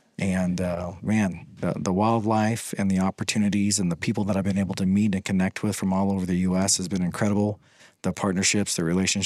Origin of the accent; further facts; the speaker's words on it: Plainview, Nebraska, United States; just west of my hometown of Plainview and Alton in the Sandhills